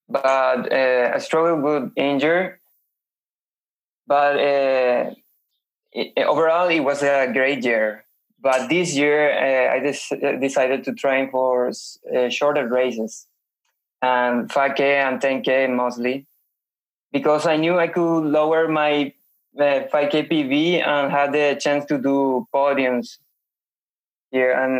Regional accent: Asunción, Paraguay; now in Luque, Paraguay; I'm 20 years old. I was born in Asunción, the capital of Paraguay. It's a small country in the heart of South America. Mm-hmm. And currently living in Luque. It's a beautiful city. It's near the capital.

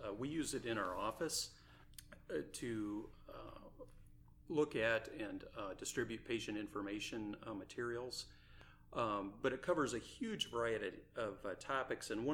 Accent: Michigan, United States; I'm from Michigan, or practice in Michigan, with three other partners, practice general urology.

